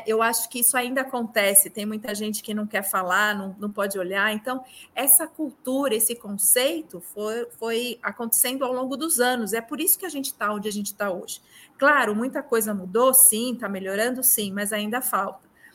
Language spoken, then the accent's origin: Portuguese; São Paulo, Brazil; eu vou falar bastante aqui de São Paulo, que é onde eu moro, né? Minha cidade, sou paulistana.